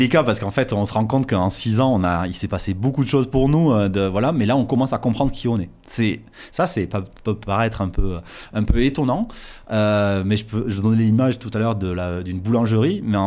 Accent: Occitanie, France; moi je suis originaire de pas très loin, je suis originaire du Gers et j'habite à l'entrée de la Vallée d'Or.

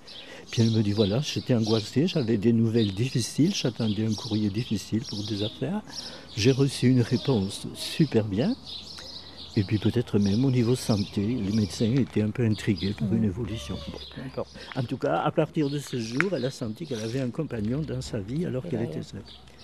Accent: Albi, Occitanie, France; je suis originaire du diocèse d'Albi.

